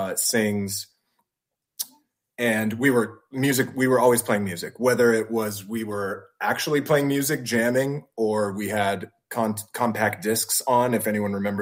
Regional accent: Santa Clarita, California, United States; now in Glendora, United States; Santa Clarita actually is my hometown.

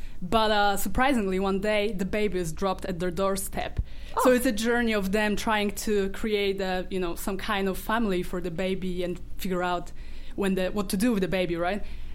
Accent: Poznań, Greater Poland, Poland; English is a second language; moved away; I come originally from Poland, as everybody, from Poznań. And I've been here for 4 years.

